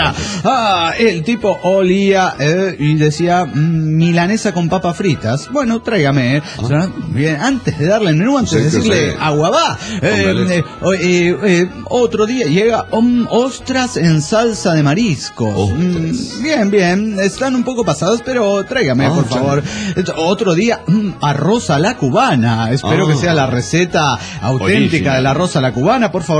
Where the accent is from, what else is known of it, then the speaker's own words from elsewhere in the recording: Santander, Cantabria, Spain; de Santander, España.